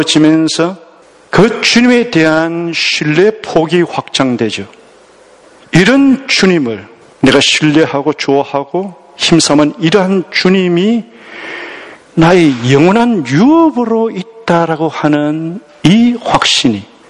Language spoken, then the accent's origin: Korean; South Korea; 한국에서 온 영어도 어렵지 않게 하는 신학생으로서